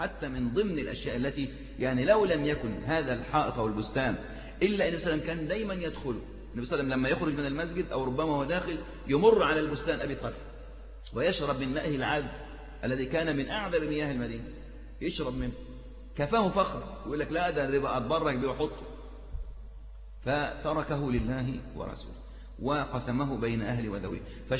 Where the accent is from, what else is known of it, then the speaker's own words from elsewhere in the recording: Egypt; عندنا في مصر